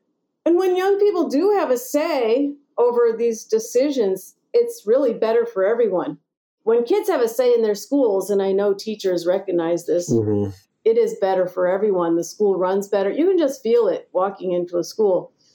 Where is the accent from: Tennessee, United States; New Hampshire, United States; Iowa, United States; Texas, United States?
Iowa, United States; Des Moines; the civil rights movement had such a big influence on our lives growing up in Des Moines, Iowa.